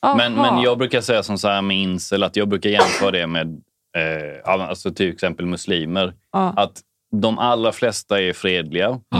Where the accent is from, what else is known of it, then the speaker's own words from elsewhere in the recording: Kalmar County, Sweden; Jag är uppväxt utanför Kalmar.